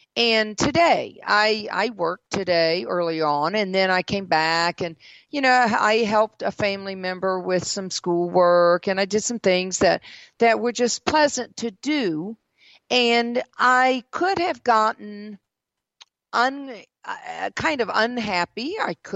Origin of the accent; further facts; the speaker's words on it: Mississippi, United States; also born or lived in South Carolina / Georgia; at least the southern parts that I lived in. I was from Mississippi and South Carolina, of course, Georgia.